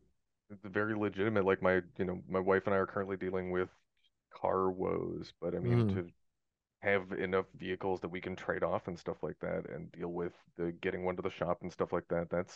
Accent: Portland, Oregon, United States; I grew up in Portland. I have friends in Seattle and Portland.

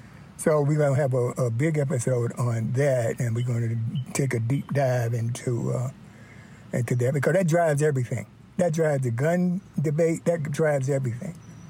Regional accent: North Carolina, United States; For me, I'm from North Carolina, you know.

